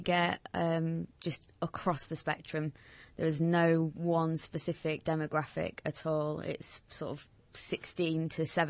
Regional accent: Cleethorpes, Yorkshire and the Humber, United Kingdom; apart from my hometown of Cleethorpes

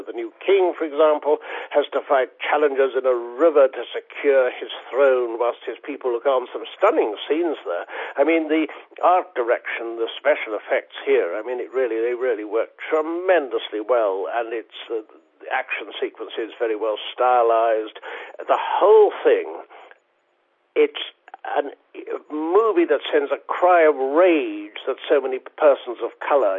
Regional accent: South Africa; born there; I was born in South Africa, so there is a link to Africa there.

